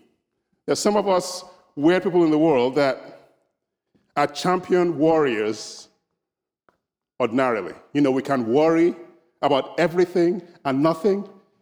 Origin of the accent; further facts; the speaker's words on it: Nigeria; I'm originally from Nigeria, so you might notice that I talk a little differently and I dress a little differently.